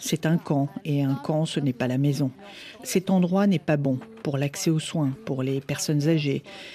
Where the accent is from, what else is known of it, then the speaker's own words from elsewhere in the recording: Khartoum, Sudan; French is a second language; j'ai 24 ans et je viens de Khartoum.